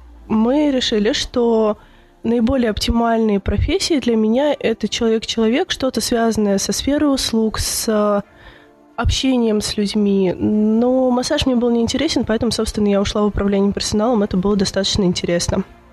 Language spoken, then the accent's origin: Russian; Novgorod, Russia; born there; Родилась я в Новгороде, училась в областной специальной коррекционной школе интерната.